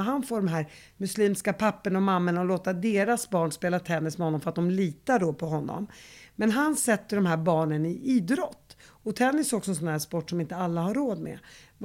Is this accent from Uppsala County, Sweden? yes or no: yes; Uppsala, Uppsala County, Sweden; när jag växte upp i Uppsala så spelade jag väldigt mycket teater.